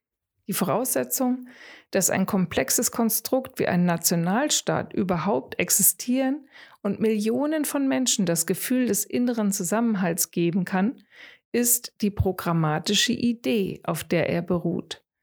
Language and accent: German; Munich, Bavaria, Germany; Zumindest beobachte ich das in meiner Heimatstadt München.